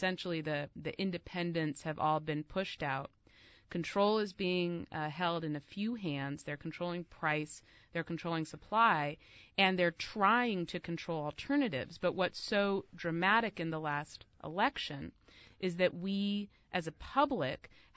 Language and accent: English; California, United States; also high in my home state of California